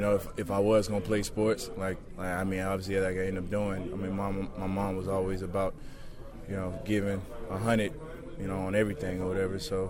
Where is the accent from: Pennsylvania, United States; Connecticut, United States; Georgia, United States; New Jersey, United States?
Georgia, United States; Lilburn; also born or lived in College Park; I'm originally from College Park, moved to Lilburn, grew up in Lilburn, Lilburn, Georgia.